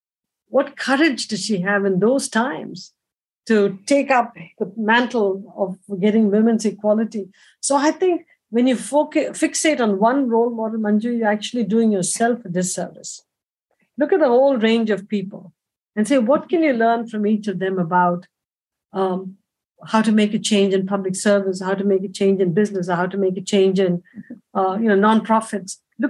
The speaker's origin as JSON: {"language": "English", "country": "India", "tie": "born or raised there", "said": "growing up in India, you think of the Padma Awards as something way up there."}